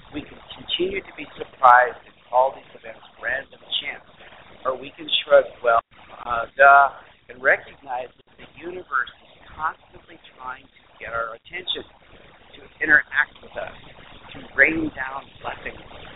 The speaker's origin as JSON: {"language": "English", "town": "Detroit", "region": "Michigan", "country": "United States", "tie": "born or raised there", "said": "because I was born in Detroit and lived outside the city."}